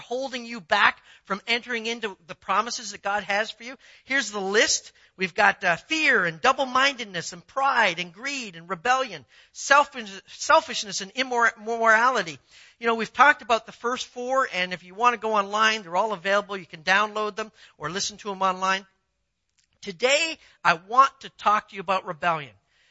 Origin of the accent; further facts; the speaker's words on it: Canada; I'm a Canadian. I'm not even supposed to know this.